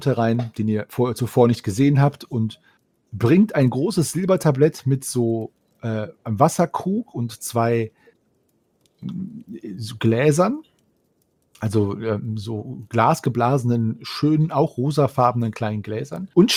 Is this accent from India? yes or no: no; Canada; Weil ich bin Kanadier